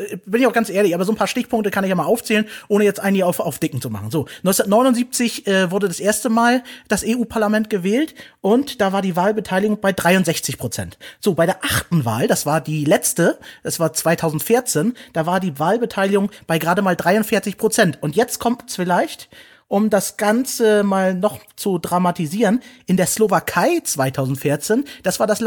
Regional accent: Turkey; Ich bin Türke.

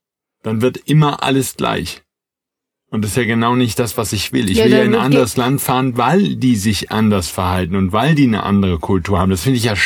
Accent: Wuppertal, North Rhine-Westphalia, Germany; Wo ich groß geworden bin, in Wuppertal, da gab es zwei Orte zum Beispiel

